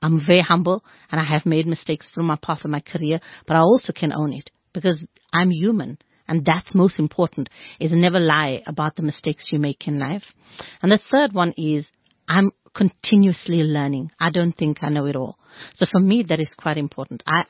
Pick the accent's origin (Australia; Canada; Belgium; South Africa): South Africa; Johannesburg, Gauteng; born there; I was born in Lanesha, Johannesburg.